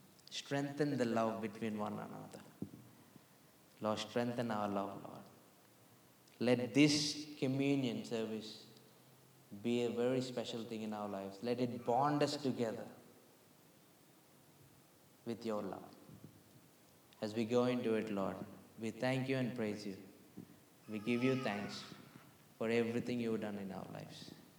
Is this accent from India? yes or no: yes; India; I'm from India.